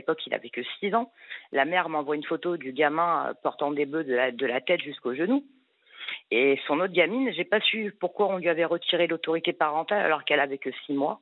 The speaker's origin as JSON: {"language": "French", "town": "Lyon", "region": "Auvergne-Rhône-Alpes", "country": "France", "said": "j'habitais en Corse, à Corté, voilà. Je suis lyonnaise et pas corse."}